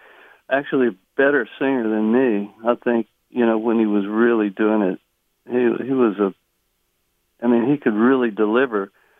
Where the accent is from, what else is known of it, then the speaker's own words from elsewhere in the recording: Houston, Texas, United States; I was born in Houston. Okay. I lived the first 15 years of my life in the third ward of Houston, and then along the Houston Ship Channel, in the working mm-hmm. class area of Houston called Jacinto City.